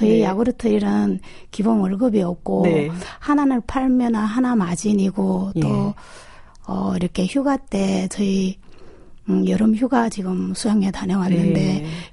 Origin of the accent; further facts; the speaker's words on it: China; moved away as an adult; now in South Korea; 제가 뭐라 그럴까 중국에서 이렇게 한국에 시집 와서 네. 어려운 부분도 많잖아요.